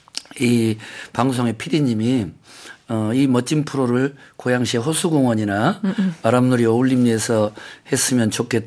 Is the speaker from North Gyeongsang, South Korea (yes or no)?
no; Gwangju, South Korea; 저는 광주입니다.